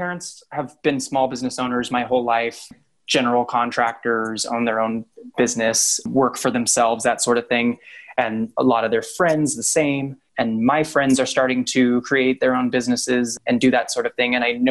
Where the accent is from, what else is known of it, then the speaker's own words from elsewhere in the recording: Bakersfield, California, United States; now in Denver, United States; I'm actually from Bakersfield, California.